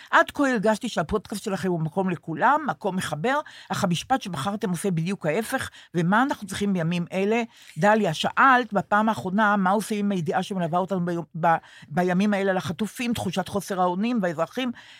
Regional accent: Sde Eliyahu, Northern District, Israel; כבר שם יפה, אני בת הקיבוץ הדתי שדה אליהו, 15 דקות מבית השיטה

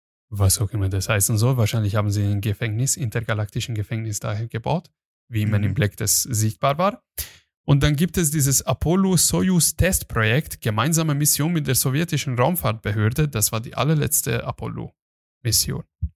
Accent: Hungary; Glaub mir, ich bin Ungar.

